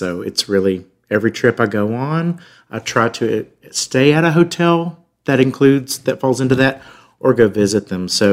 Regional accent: Alabama, United States; I had expensive tastes as a child growing up in Alabama.

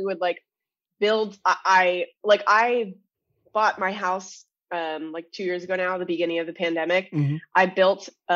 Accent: Orono, Ontario, Canada; I am from this very, very small town, like 2.5 hours outside of Toronto.

